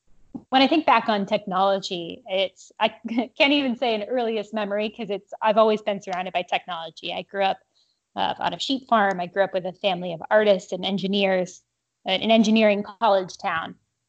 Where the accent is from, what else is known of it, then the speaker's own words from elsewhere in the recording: Michigan, United States; I am originally from the Upper Peninsula of Michigan on a sheep farm in the middle of nowhere.